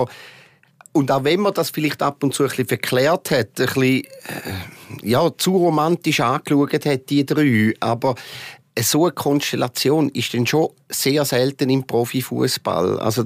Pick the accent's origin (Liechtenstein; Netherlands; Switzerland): Switzerland; Appenzell; man hört es eben von meinem Dialekt, ich habe meine Wurzeln im Appenzellerland und habe noch Freunde dort.